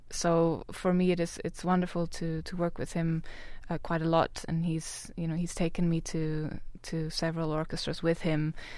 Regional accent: Friesland, Netherlands; So I'm from Friesland in the north of Holland, which is quite near to Scandinavia

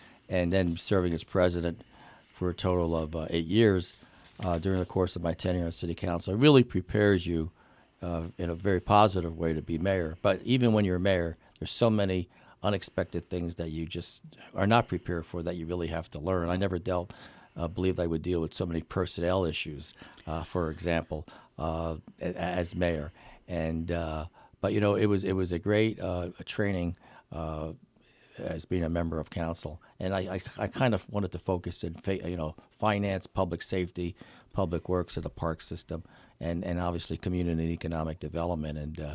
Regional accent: Bethlehem, Pennsylvania, United States; I really enjoyed urban education, the diversity, because I grew up in South Bethlehem.

